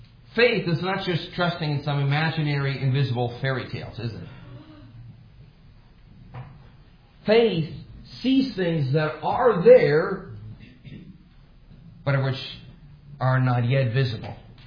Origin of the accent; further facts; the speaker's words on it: Germany; I grew up in Germany.